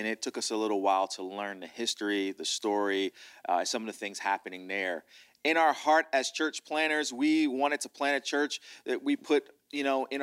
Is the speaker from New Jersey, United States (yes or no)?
yes; New Jersey, United States; Born and raised in South Jersey